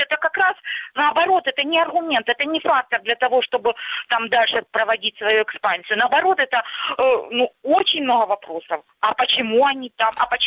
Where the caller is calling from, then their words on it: Luhansk Oblast, Ukraine; Это Луганщина